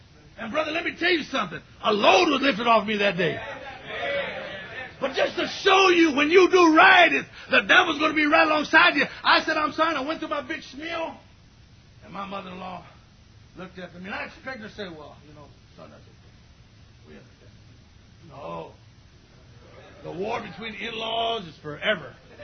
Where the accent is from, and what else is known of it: Riverside, California, United States